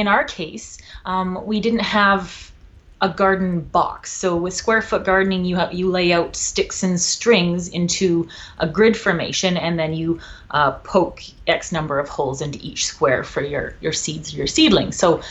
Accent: Alberta, Canada; Actually, I grew up in Alberta, and my mom always had a vegetable garden when I was a kid.

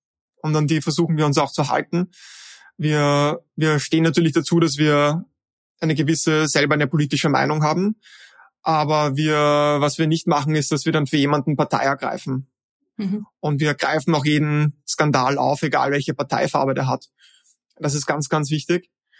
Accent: Vienna, Austria; weil wir sind aus Wien, wir leben in Wien

